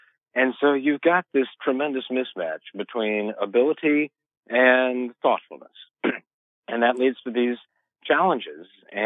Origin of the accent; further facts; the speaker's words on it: Memphis, Tennessee, United States; In Memphis, Tennessee, which is my hometown